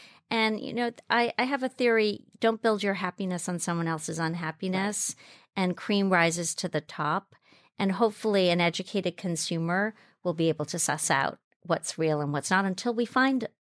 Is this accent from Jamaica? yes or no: yes; Jamaica; My story begins where I grew up in Jamaica, West Indies. I was born there. So I grew up in the Blue Mountains